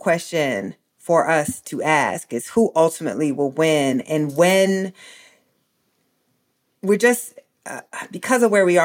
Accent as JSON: {"language": "English", "region": "Iowa", "country": "United States", "tie": "born or raised there", "said": "even my home state of Iowa, which was known nationally as the crown jewel of education, right? We all grew up taking the Iowa Test of Basic Skills"}